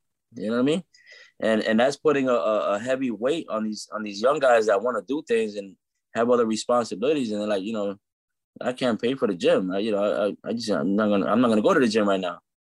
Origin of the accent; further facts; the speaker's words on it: Brooklyn, New York, United States; I was born and raised in Brooklyn, man.